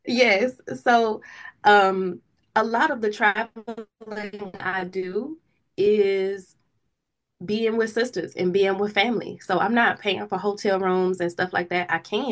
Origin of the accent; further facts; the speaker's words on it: Jonesboro, Georgia, United States; I grew up in Jonesboro, Georgia, and I have been traveling on and off nomadically really since 2017.